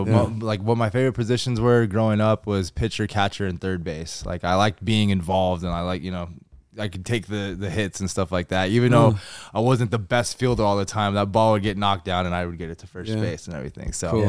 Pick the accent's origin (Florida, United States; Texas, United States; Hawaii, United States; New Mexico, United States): New Mexico, United States; Rio Rancho; I'm originally from Rio Rancho, New Mexico.